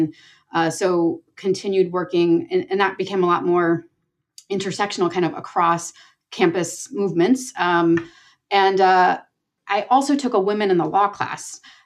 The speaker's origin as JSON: {"language": "English", "region": "New Jersey", "country": "United States", "tie": "born or raised there", "said": "I did. I grew up in Monmouth County near Asbury Park."}